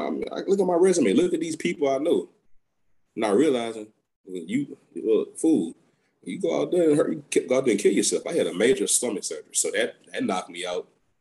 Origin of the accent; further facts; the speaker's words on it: Baton Rouge, Louisiana, United States; I'm from Baton Rouge already. So Southern University is a huge thing down here.